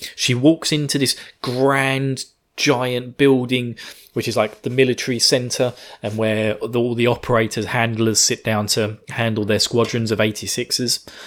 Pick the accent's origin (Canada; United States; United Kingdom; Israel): United Kingdom; I'm British. I'm not good with guns.